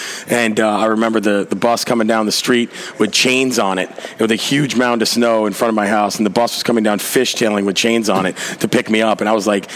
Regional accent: Williamsville, New York, United States; Williamsville, yeah, Amherst. I played hockey

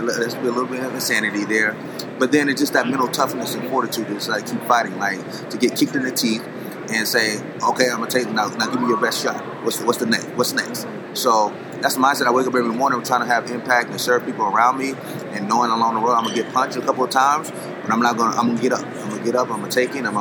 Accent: Lakeland, Florida, United States; Florida. So that right there, right by Ray Lewis, Lakeland, Florida.

